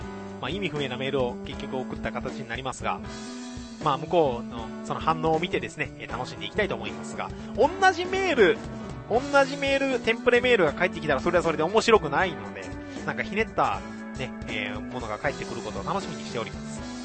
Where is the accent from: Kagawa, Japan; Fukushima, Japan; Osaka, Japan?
Kagawa, Japan; 香川県の私の実家のうどん屋は大好評でございまして